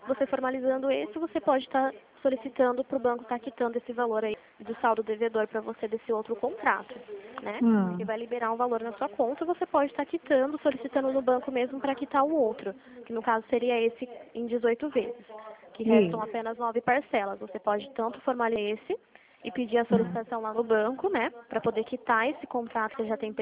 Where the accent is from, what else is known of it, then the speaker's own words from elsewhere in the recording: Limeira, São Paulo, Brazil; Não sou de Penápolis, eu sou de Limeira, nosso escritório fica aqui.